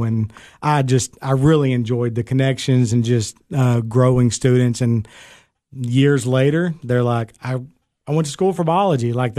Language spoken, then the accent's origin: English; Lynchburg, Tennessee, United States; I'm from Lynchburg, Tennessee.